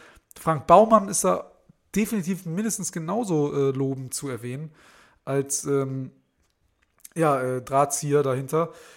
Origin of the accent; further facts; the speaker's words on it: Hanover, Lower Saxony, Germany; als Norddeutscher, Hannoveraner